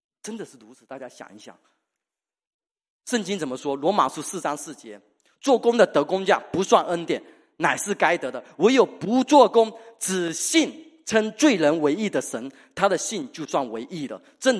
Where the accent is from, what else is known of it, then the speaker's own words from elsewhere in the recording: Fujian, China; 我们福建人爱拼才会赢